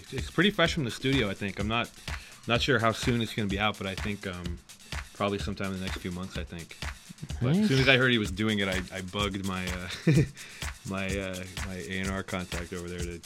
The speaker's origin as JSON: {"language": "English", "town": "Chicago", "region": "Illinois", "country": "United States", "said": "I'm from Chicago, so I kind of."}